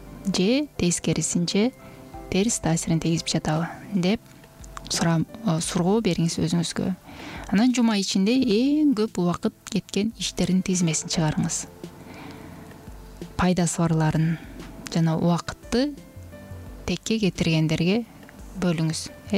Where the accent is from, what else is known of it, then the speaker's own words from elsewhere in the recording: Issyk-Kul Region, Kyrgyzstan; мен өзүм көл жергесинде туулуп чоңойгонмун.